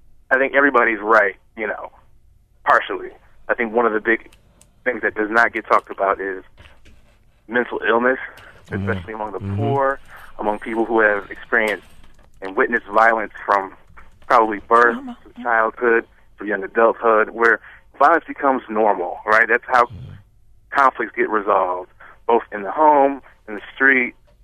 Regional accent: Buffalo, New York, United States; now in Baltimore, United States; I'm not from Baltimore. I'm actually from Buffalo, New York. I am in Baltimore, though. I have lived here in the past.

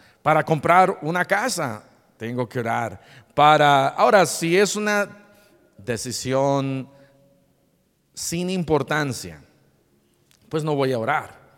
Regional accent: Mexico City, Mexico; Yo soy de la Ciudad de México, soy chilango.

